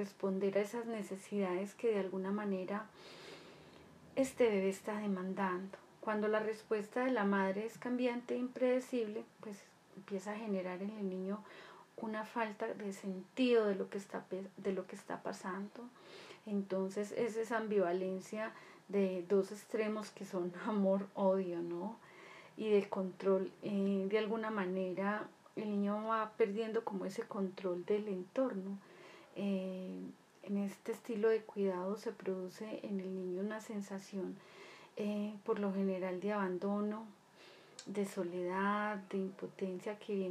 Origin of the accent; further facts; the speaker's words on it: Colombia; como decimos acá en mi tierra, en Colombia